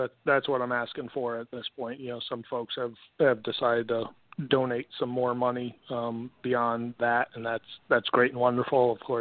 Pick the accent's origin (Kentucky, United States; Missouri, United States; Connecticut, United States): Connecticut, United States; But so as a kid growing up, I grew up in Connecticut, grew up a huge Mets fan